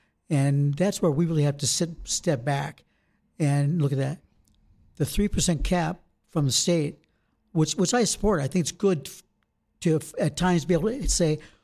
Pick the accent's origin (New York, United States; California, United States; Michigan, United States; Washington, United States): Michigan, United States; now in Wisconsin, United States; So we just said, neither one of us are really from Wisconsin. Mm-hmm. My wife grew up in Minnesota, and I grew up in Michigan.